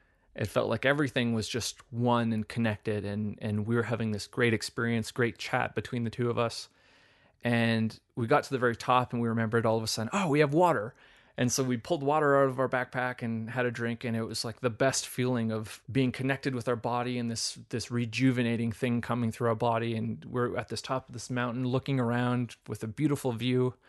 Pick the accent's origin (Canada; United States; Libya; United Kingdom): Canada; We're totally Canadian. We're ice fishing out there.